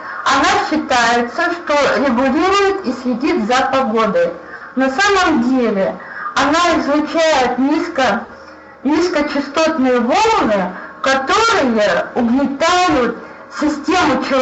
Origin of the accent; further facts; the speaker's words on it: Chelyabinsk, Chelyabinsk Oblast, Russia; я из Челябинска.